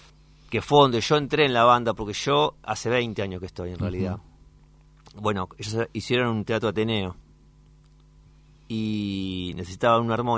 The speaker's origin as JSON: {"language": "Spanish", "town": "San Justo", "region": "Buenos Aires Province", "country": "Argentina", "said": "Yo soy de San Justo y toda esa zona, San Justo, la Casanova, la Ferrere, todo lo que es la Matanza para aquel lado."}